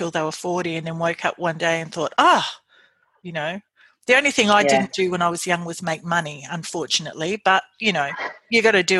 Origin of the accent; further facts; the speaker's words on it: Adelaide, South Australia, Australia; because I'm originally from Adelaide in South Australia.